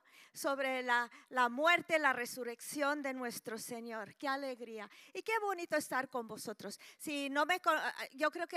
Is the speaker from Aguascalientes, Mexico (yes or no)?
no; Mexico City, Mexico; moved away as an adult; now in Spain; Yo soy hija de misionera, yo misioneros, crecí en la Ciudad de México toda mi infancia, mi juventud, toda la vida. Luego llegué a España en 1980